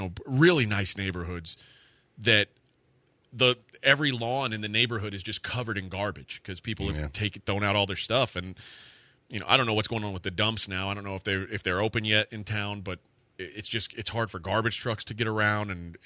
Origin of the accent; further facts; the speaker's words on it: Texas, United States; but it's where I grew up in Brazoria County.